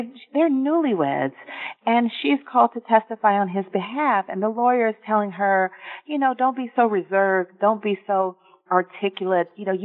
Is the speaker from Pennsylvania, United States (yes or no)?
no; Atlanta, Georgia, United States; I feel that for me, at least, growing up in Atlanta and having a very large extended family, that mass incarceration is in the air.